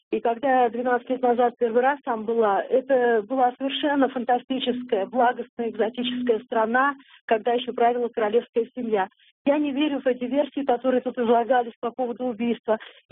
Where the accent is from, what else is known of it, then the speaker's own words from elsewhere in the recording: Saint Petersburg, Russia; Я из Санкт-Петербурга.